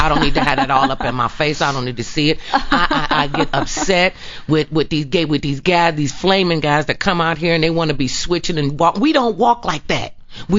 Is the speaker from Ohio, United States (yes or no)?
yes; Cleveland, Ohio, United States; Cleveland, Ohio.